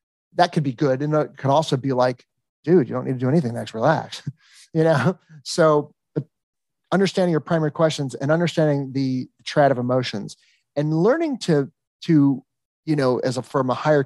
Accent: Encino, California, United States; born there; I was born in Encino, but I'm an 80s child.

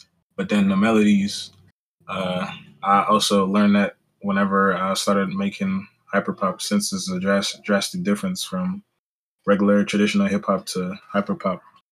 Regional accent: St. Louis, Missouri, United States; I'm from St. Louis, so Metro is a big inspiration.

